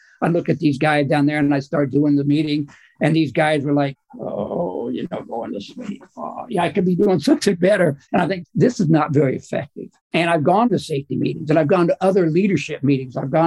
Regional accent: El Paso, Texas, United States; now in Dallas, United States; I was born and raised in El Paso, Texas. I ended up here in the Dallas-Fort Worth area because I came here, my wife and my daughter and I, in 1984.

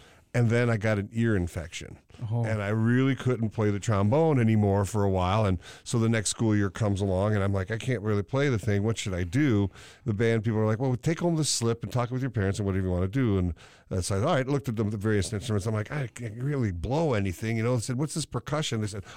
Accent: Detroit, Michigan, United States; I grew up in the Detroit area, went to a school called Clintondale, the Clintondale School Systems.

